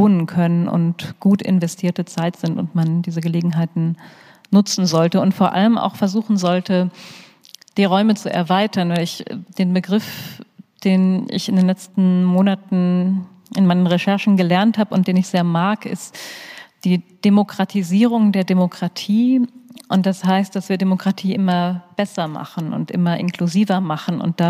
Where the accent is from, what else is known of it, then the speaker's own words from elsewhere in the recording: North Rhine-Westphalia, Germany; Vielleicht sollte ich mal wieder ins Sauerland fahren und mich mit ihm treffen.